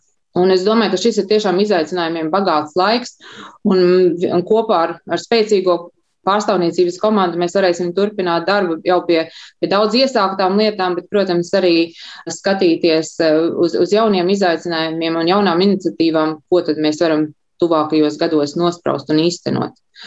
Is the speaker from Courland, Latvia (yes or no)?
no; Riga, Latvia; Īsumā esmu dzimusi un augusi Rīdziniece ar dzimtas saknēm no Kurzemes.